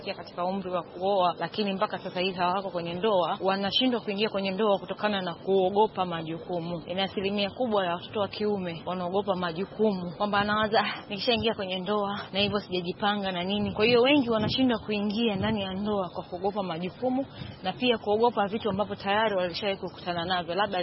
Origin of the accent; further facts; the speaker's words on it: Dar es Salaam, Tanzania; natokea Dar es Salaam.